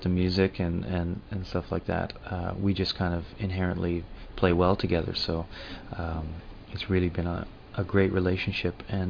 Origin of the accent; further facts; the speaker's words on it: Ottawa, Ontario, Canada; I got involved in the band because of my contacts of growing up in Ottawa